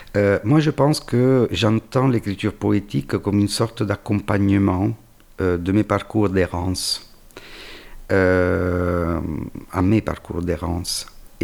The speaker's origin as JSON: {"language": "French", "town": "Rome", "region": "Lazio", "country": "Italy", "tie": "born there", "also_born_or_lived": "Urbino / Catania", "second_language": "French", "moved": "as an adult", "said": "Je vivais en Italie, je suis né à Rome, mais j'ai fait mes études à Urbino, puis j'ai terminé mes études en Sicile, à Catane, avant de descendre encore plus au sud, vers Tunis. Et puis de remonter vers Paris, et puis de redescendre vers Nice, Avignon, et puis Montpellier."}